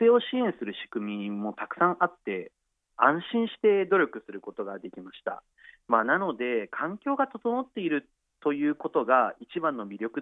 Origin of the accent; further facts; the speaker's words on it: Yamanashi, Japan; もちろん生まれ育ったこの山梨で学びたいという理由もありましたが